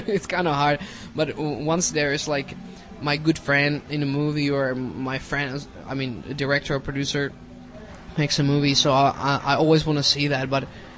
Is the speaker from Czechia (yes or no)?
yes; Czechia; first language Czech; English is a second language; I speak 3 plus Czech, of course. It's my mother tongue.